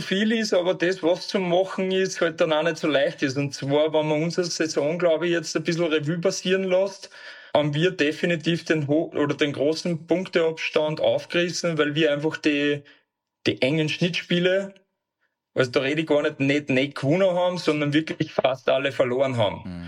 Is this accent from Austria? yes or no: yes; Upper Austria, Austria; bei uns in Oberösterreich